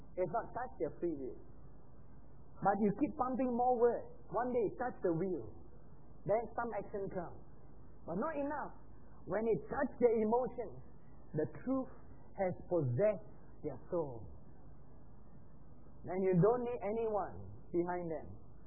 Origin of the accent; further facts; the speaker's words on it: Johor Bahru, Johor, Malaysia; When I came to my hometown, Johor Bahru